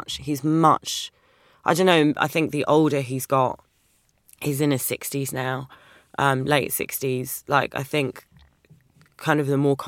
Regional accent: London, United Kingdom; growing up in North London

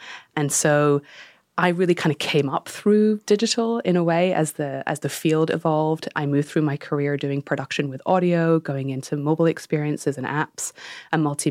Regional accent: United Kingdom; So I grew up in the Danish Cultural Institute. My father was running that in the UK, and the mission there was to bring Danish culture to the UK.

